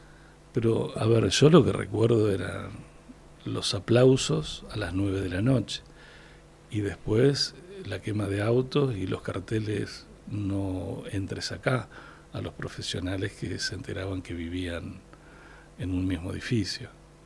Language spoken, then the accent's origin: Spanish; Empalme Villa Constitución, Santa Fe, Argentina; Como es de la comuna, pues yo vivo en Empalme, soy de Empalme